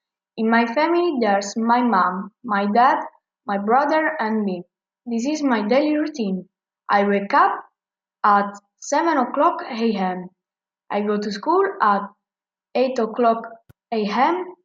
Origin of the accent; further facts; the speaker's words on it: Italy; English is a second language; I'm from Italy. I'm 12 years old. I live in an apartment.